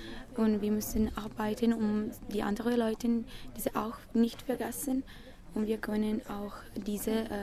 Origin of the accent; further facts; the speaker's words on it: Venice, Veneto, Italy; German is a second language; aus Venedig. Ja, aus Venedig im Norden von Italien.